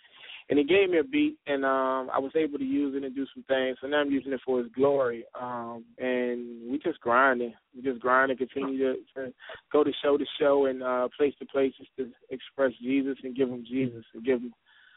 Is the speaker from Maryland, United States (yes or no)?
yes; St. Mary's, Maryland, United States; now in North Carolina, United States; Well, I was born and raised in Maryland, a little small city called St. Mary's. And I moved out here to North Carolina about 19 years ago.